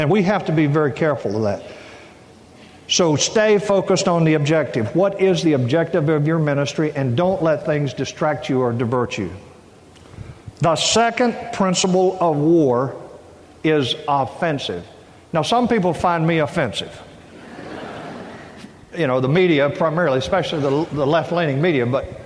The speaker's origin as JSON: {"language": "English", "region": "the South", "country": "United States", "tie": "born or raised there", "said": "You can tell I grew up in the South."}